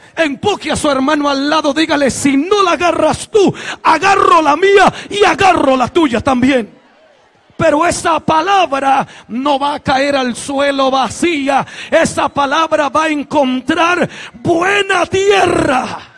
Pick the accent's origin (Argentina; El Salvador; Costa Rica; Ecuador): Costa Rica; born there; Nací en Costa Rica, pero me siento borincano.